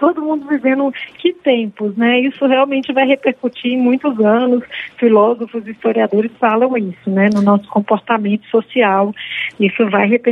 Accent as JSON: {"language": "Portuguese", "town": "Goiânia", "region": "Goiás", "country": "Brazil", "tie": "born or raised there", "lives_now": "São Paulo, Brazil", "said": "Eu sou de Goiânia, minha formação é de Goiânia. Eu moro em São Paulo."}